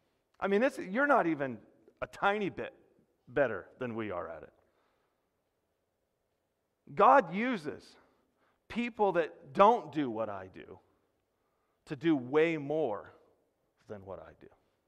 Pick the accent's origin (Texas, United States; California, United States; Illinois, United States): California, United States; El Monte; but that's probably because I'm from El Monte.